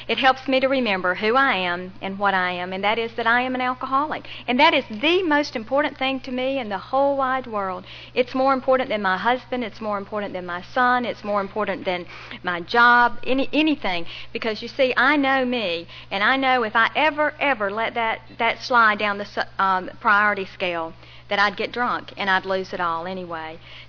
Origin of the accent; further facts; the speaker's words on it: Greenwood, South Carolina, United States; born there; But anyway, I was born in Greenwood, South Carolina, and I was born into a home that was very loving and kind